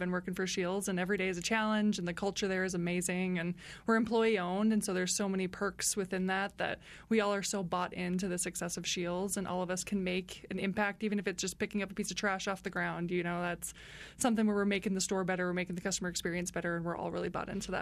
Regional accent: Midwest, United States; now in Colorado, United States; I grew up in the Midwest and played up in North Dakota

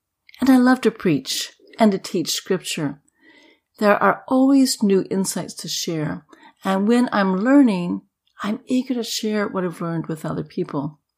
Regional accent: New Brunswick, Canada; It's been an adjustment to be back in New Brunswick. I'm not living in my hometown, but it's not far away from where I grew up.

